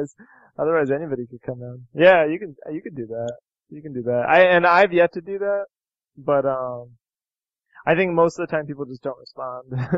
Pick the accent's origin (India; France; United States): India; born there; and I'm Indian, you know, I was born in India, and I've gone back quite a few times, and I got family all around the world